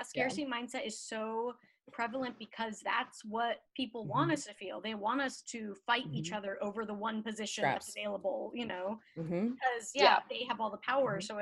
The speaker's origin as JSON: {"language": "English", "town": "Salt Lake City", "region": "Utah", "country": "United States", "tie": "born or raised there", "said": "But yeah, growing up in Salt Lake, I'm like, I know all these women are part of this, but I think that they lost me a long time ago."}